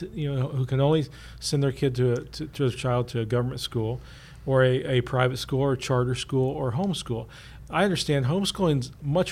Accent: Paris, Illinois, United States; born there; rural Illinois, where I was born in Paris, Illinois.

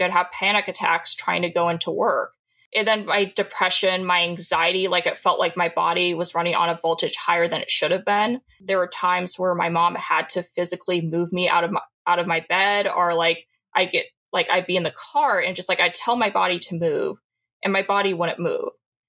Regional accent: Oregon, United States; I've also done testimony in my home state of Oregon.

